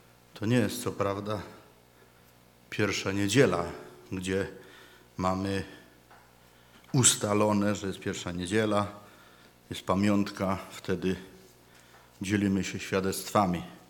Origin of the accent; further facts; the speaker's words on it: Silesian Voivodeship, Poland; Myślę, że wywodzimy się z takiego narodu, który są Ślązacy, oni są tacy, no, zamknięci, nie lubią się wyrażać i tak dalej.